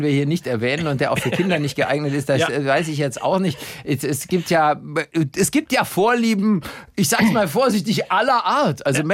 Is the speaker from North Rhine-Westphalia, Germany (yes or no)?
yes; Cologne, North Rhine-Westphalia, Germany; wenn ich jetzt zum Beispiel so in meiner Heimatstadt Köln mal unterwegs bin, spät abends